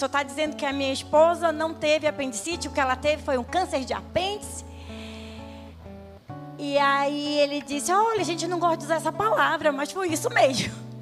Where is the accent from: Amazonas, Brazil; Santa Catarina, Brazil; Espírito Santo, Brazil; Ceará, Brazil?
Amazonas, Brazil; now in São Paulo, Brazil; para quem ainda não me conhece. Eu sou amazonense e cheguei aqui em São Paulo em 2014.